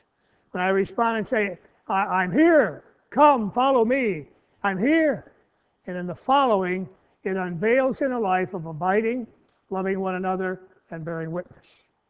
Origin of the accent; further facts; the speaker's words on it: Indiana, United States; I grew up just outside of Chicago in Indiana.